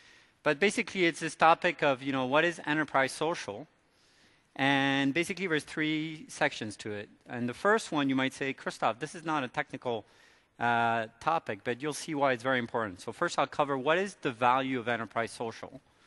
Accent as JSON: {"language": "English", "country": "France", "tie": "born or raised there", "accent": "American", "said": "I should have mentioned that I am from Europe, even though I've got a thick American accent. I was born and raised in France."}